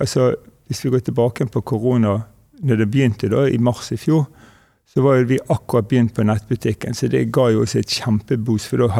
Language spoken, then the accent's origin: Norwegian; Bergen, Vestland, Norway; så vi er jo litt ydmyke også, selv om vi er bergensere